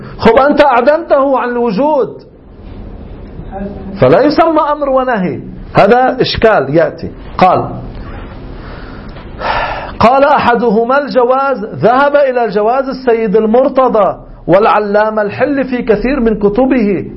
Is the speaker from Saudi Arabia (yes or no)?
no; Lebanon; مثل عندنا في لبنان، شو ما بيوجعه بيعطوه بنادول.